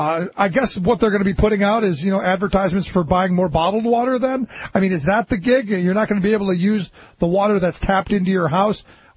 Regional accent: Cleveland, Ohio, United States; I grew up in Cleveland, Ohio, home of the Clean Water Act, the river that caught on fire because it was so badly polluted by the steel mills.

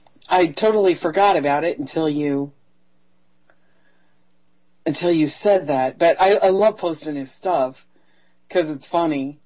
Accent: Midwest, United States; And I fell asleep on the couch because I'm from the Midwest.

